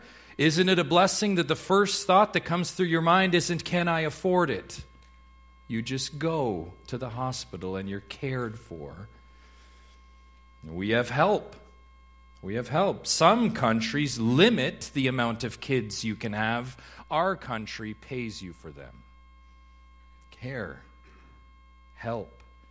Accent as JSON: {"language": "English", "country": "Canada", "said": "we must agree that being Canadian is a privilege. It's a privilege to be Canadian."}